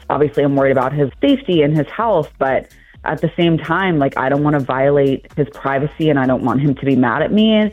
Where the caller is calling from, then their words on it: Towson, Maryland, United States; from Towson.